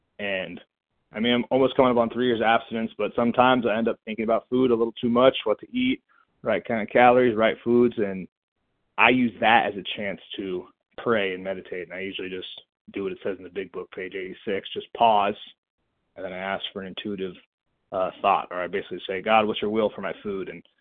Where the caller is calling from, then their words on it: California, United States; Sorry, Southern California.